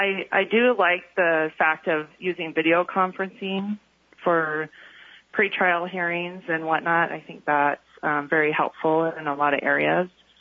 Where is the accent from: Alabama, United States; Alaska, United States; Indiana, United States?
Alaska, United States; Juneau; I'm from Juneau, and I'm representing myself today.